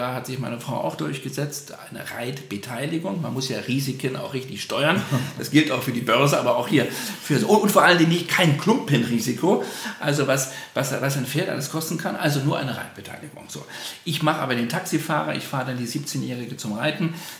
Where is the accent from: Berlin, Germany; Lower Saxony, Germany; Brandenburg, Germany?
Berlin, Germany; wo ich als Berliner dann am Ende durchlaufe.